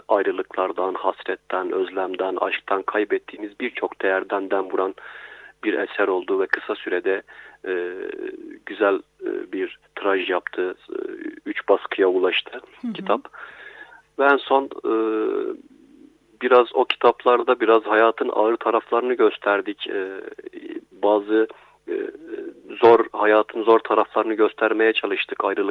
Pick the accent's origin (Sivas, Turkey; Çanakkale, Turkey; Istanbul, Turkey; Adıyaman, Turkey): Adıyaman, Turkey; Ben Adıyamanlıyım aslen